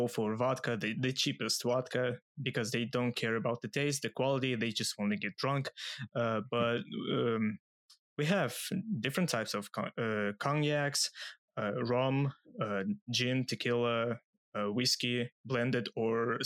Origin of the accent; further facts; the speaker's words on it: Russia; I'm from Russia.